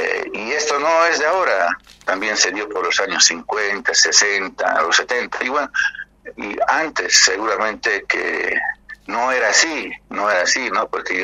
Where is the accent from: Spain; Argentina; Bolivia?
Bolivia; nosotros como bolivianos de la parte sur de Bolivia estamos muy compenetrados y hermanados, incluso familiarmente, con el norte argentino